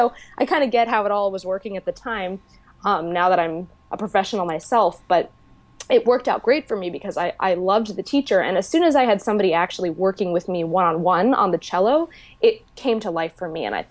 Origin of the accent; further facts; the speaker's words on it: Nyack, New York, United States; I'm from the New York area originally, the suburbs, just outside of the city, a little town called Nyack. It's right on the Hudson River. So, great place to grow up, super cultural.